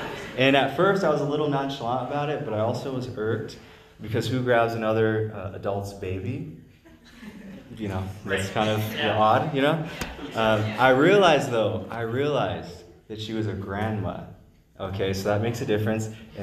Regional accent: New Mexico, United States; tell people or someone that New Mexico is where I'm from and have the opportunity to share about my home state, I enjoy it.

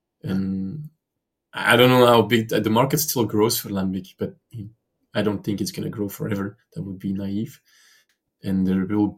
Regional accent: Antwerp, Flanders, Belgium; I mean, I'm not from this region. I'm from Antwerp.

